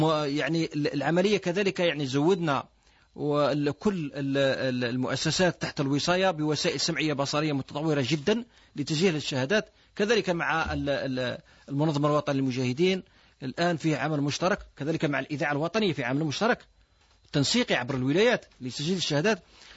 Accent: Algeria; ولم نتقدم بما نرضاه نحن كجزائريين،

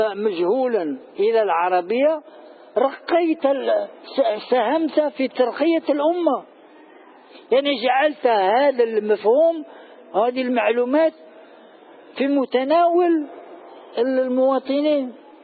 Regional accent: Algeria; هذا شاع عندنا في الجزائر، لماذا لا يشيع في سوريا وفي العراق إلى آخره؟

